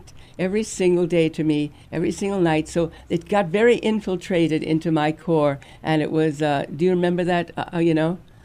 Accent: New York, United States; You know, I want to say that I did not have an Irish background. I'm a Jew from New York.

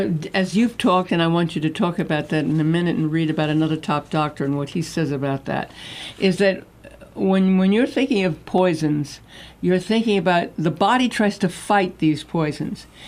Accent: New York, United States; maybe because I was brought up in New York and you were brought up in Iowa and everything else.

